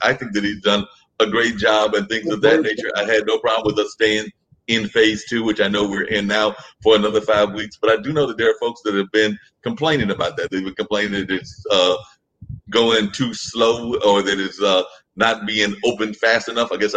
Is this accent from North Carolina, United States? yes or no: yes; Wharton, North Carolina, United States; also born or lived in Durham; I was born here in Durham, born at Lincoln Hospital, but I was raised in a little town called Wharton when my folks had that in the late 70s. So I definitely know about small town living.